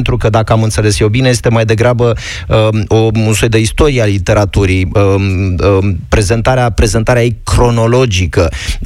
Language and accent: Romanian; Moldavia, Romania; de adminteri sunt și moldovean, nici n-ai cum să fii moldovean să nu-i citești un pic pe cronicari